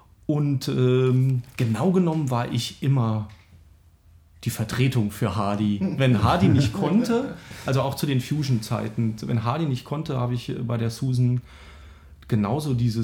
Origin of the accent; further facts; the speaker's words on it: Saarland, Germany; born there; Geboren bin ich im Saarland. Das weiß wieder kein Mensch, wo das ist. Das ist im Südwesten Deutschlands an der Grenze zu Frankreich.